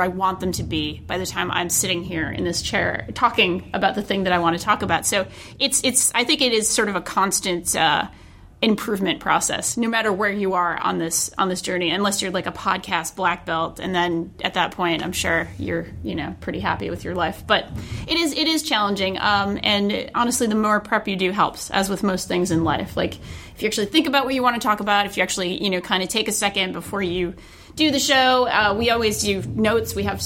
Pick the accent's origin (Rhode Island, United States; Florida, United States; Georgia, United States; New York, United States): Rhode Island, United States; For having a cool name that makes me think of my home state of Rhode Island. Good place. Good coffee milk.